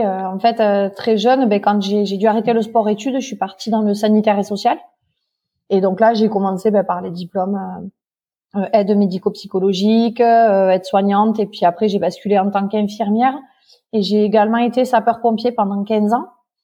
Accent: Font-Romeu, Occitanie, France; Alors, moi, je suis originaire de Font-Romeu.

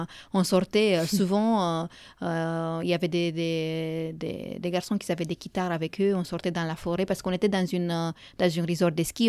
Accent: Romania; French is a second language; moi je suis roumaine d'origine, non, je suis roumaine, c'est pas d'origine, je suis roumaine

